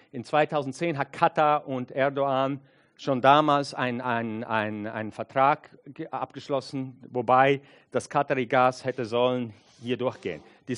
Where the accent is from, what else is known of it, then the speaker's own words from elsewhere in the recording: United States; German is a second language; Und das muss jetzt gesagt werden als Amerikaner, und ich bin ein sehr stolzer Amerikaner